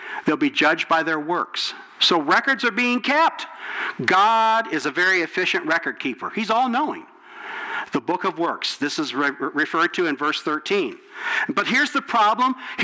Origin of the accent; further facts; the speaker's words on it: Gibsonburg, Ohio, United States; I grew up in Gibsonburg